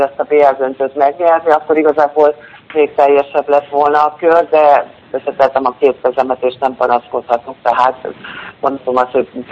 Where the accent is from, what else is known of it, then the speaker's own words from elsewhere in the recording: Kömlő, Heves, Hungary; én kis helyről, Kömlőről származom, kis község